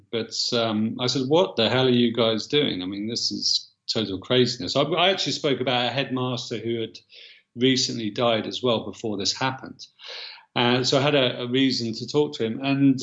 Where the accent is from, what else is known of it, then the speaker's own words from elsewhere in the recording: United Kingdom; Being a Brit and seeing what was happening to my brother's kids and to the rest of the country